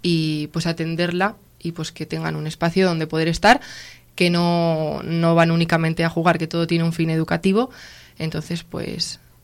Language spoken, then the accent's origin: Spanish; Laredo, Cantabria, Spain; Sí, soy de Laredo.